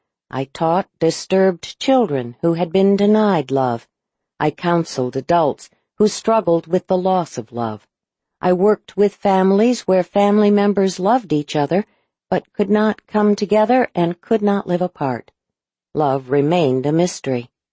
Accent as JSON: {"language": "English", "country": "United Kingdom", "tie": "born or raised there", "said": "I grew up in Britain, where my dad ran a pub"}